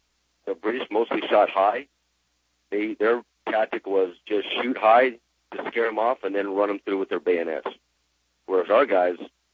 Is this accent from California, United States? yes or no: yes; Ridgecrest, California, United States; There's been shoots here in my hometown of Ridgecrest.